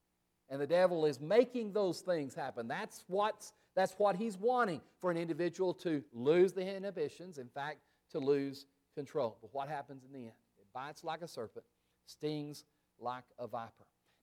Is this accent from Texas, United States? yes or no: yes; Odessa, Texas, United States; I remember that when I was growing up in Odessa, Texas, it was a law-abiding town, Odessa, Texas. It was out in the oil patch